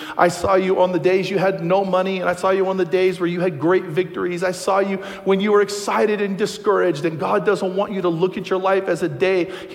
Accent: West Coast, United States; So I come from the West Coast. My family's there, or over the years they've been there.

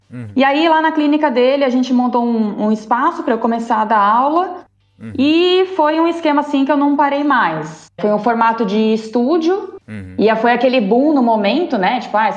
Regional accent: São Paulo, Brazil; also born or lived in Bebedouro; Eu nasci em Bebedouro, no interior de São Paulo também. Por conta de mudança profissional do meu pai, a gente se mudou para São Paulo, eu era bem pequenininha e fui fazendo tudo lá, me formei lá na FMU.

